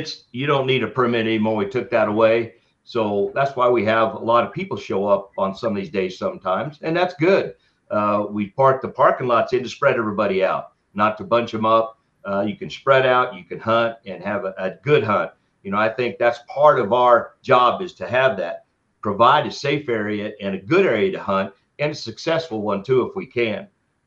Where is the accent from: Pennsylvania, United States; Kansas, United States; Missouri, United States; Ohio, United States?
Kansas, United States; Long years I've been hunting birds growing up in Kansas.